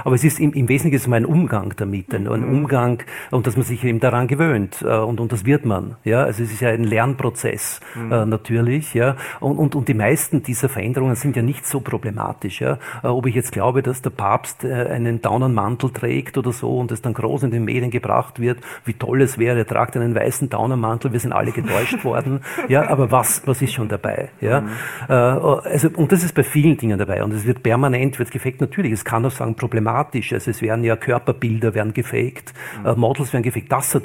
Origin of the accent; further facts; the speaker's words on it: Austria; ich bin in Österreich aufgewachsen, da hat man gewissermaßen noch geglaubt.